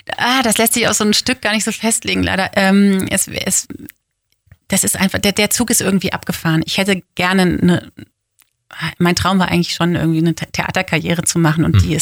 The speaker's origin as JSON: {"language": "German", "town": "Cologne", "region": "North Rhine-Westphalia", "country": "Germany", "tie": "born there", "said": "Meine Geburtsstadt Köln ist wunderschön, aber nicht äußerlich, sondern innerlich."}